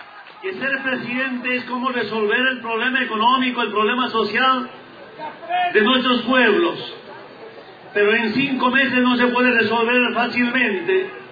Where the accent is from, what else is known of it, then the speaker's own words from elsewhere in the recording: Bolivia; la nacionalización de todos los recursos naturales que tiene mi pueblo, el pueblo de Bolivia